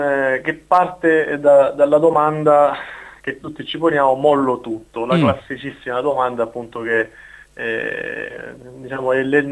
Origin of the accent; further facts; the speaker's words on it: Calabria, Italy; il mio amore per la mia terra era, diciamo, uno spunto per poter creare qualche cosa